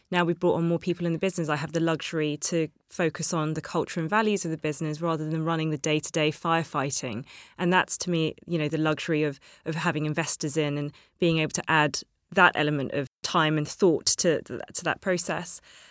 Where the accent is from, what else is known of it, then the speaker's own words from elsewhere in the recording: London, United Kingdom; Growing up in London really helped